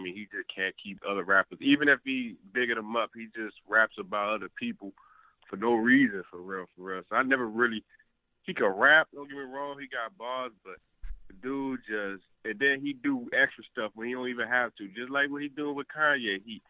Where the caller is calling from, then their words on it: Dallas, Texas, United States; Yo, I'm calling from Dallas.